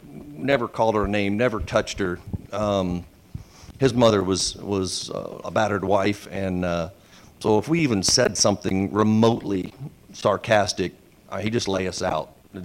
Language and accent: English; Chicago, Illinois, United States; All five kids were born in different states, different cities. I'm from Chicago. My father's from London, England, and came over on the Queen Mary when he was a boy. My mother is from Cape Cod